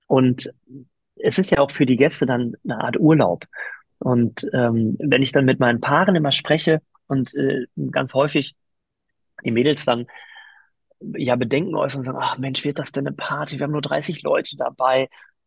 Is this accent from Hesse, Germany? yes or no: no; Gelsenkirchen, North Rhine-Westphalia, Germany; Ich komme aus Gelsenkirchen